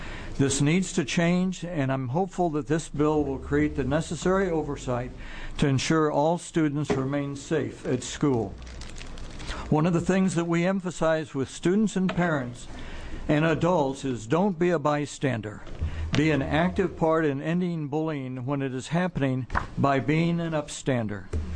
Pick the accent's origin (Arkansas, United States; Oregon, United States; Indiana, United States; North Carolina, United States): Oregon, United States; Brookings; I'm from Brookings, Oregon.